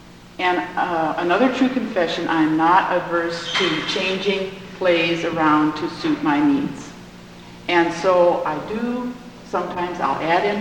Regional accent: Tacoma, Washington, United States; I'm from Tacoma, Washington.

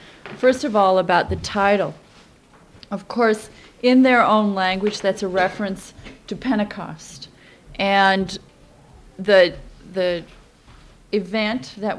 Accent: Northfield, Minnesota, United States; I'm from Northfield, Minnesota, where I teach in the religion department at St. Olaf.

